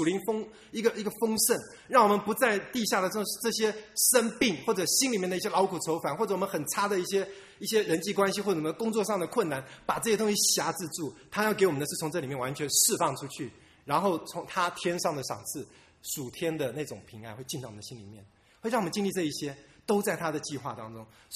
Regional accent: Taiwan; 我们在小时候在台湾有那种，就后门

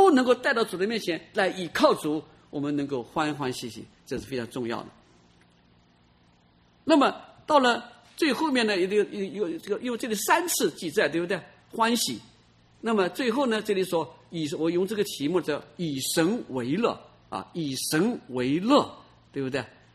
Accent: China; 我们中国人都是家家都要念的经，难念的经

